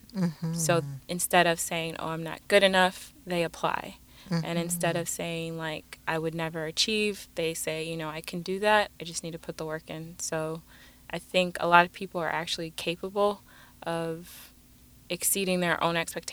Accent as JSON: {"language": "English", "region": "Florida", "country": "United States", "said": "Yeah, so I'm originally from Florida."}